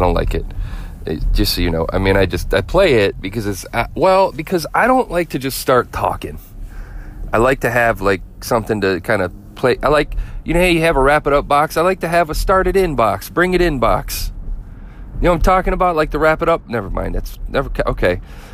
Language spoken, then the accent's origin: English; Flint, Michigan, United States; I grew up in Flint, Michigan. The place I ended up moving to, I moved around a little bit. The place I ended up with my family is a small town. I guess you could say it's outside of Ann Arbor, Michigan.